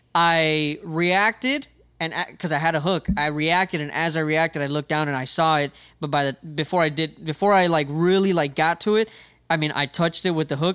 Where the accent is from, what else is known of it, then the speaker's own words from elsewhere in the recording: Miami, Florida, United States; Okay, so I don't know if it's because I'm from Miami, but I have an affinity for water.